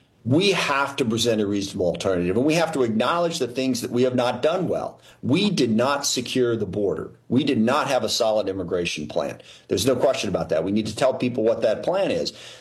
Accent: Seattle, Washington, United States; I'm from the Seattle King County area.

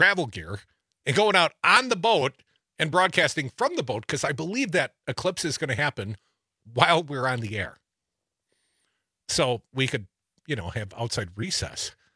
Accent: Madison, Wisconsin, United States; the guy I voted for today is coming to my hometown on Monday. This is new news. Joe Biden coming to Madison, Wisconsin next Monday.

